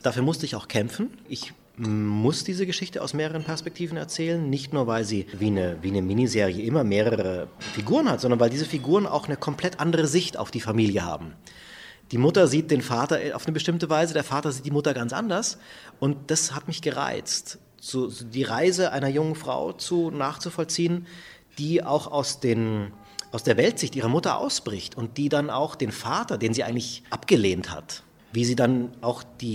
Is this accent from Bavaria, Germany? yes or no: yes; Munich, Bavaria, Germany; born there; ich habe eine deutsche Mutter, ich bin in München geboren und mein Vater kam in den 60er Jahren als Medizinstudent aus Tunis.